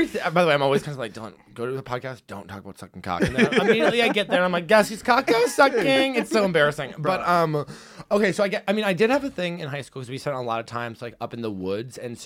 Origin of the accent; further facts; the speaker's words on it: Massachusetts, United States; Well, I grew up in Massachusetts, and so, and I do identify as a witch.